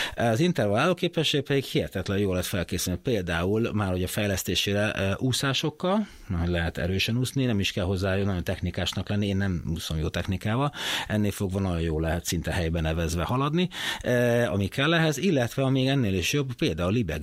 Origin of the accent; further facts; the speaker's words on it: Hungary; amikor úgy meg magyar is vagyok, úgy hogy micsoda, hogy mi magyar alkalmatlanok